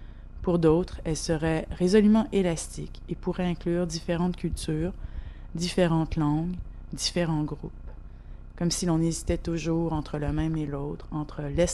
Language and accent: French; Montreal, Quebec, Canada; now in Vancouver, Canada; Souvent, ils me demandent si je suis française ou québécoise. Et souvent, sans réfléchir, je leur réponds « je viens de Montréal »